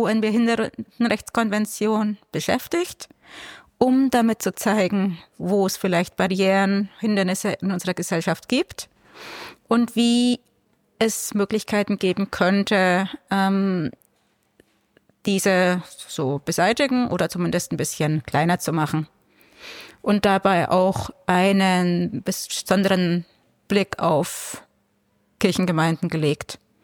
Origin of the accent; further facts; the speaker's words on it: Bavaria, Germany; born there; now in Chemnitz, Germany; Ich bin jetzt 45 Jahre alt, gebürtige Fränkin, lebe jetzt seit 5 Jahren in Chemnitz.